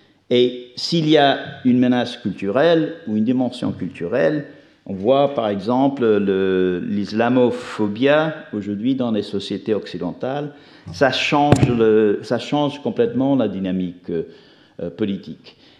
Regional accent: the South, United States; French is a second language; je suis un petit mélange d'anglais et d'écossais, mais je viens de la région des États-Unis dans les montagnes du sud qui est restée très isolée, avec très peu d'immigration, mais pas beaucoup de diversité.

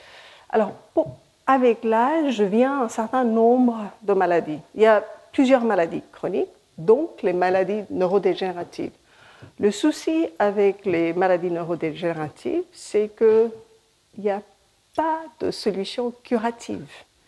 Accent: India; born there; first language Hindi; French is a second language; je suis née en Inde, donc mon français n'est pas parfait. J'ai appris le français dans le labo avec les jeunes, donc c'est un peu aléatoire.

